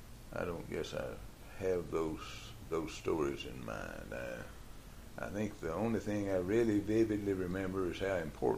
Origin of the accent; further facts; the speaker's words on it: Hazard, Kentucky, United States; I was born in Hazard, Kentucky, in the mountains in 1929. And I lived in town